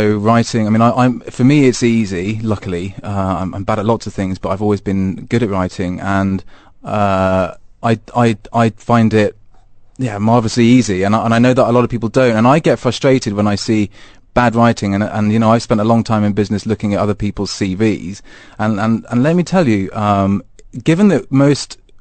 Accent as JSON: {"language": "English", "region": "England", "country": "United Kingdom", "said": "And that just tells you how appalling our awareness is, I think, as English people."}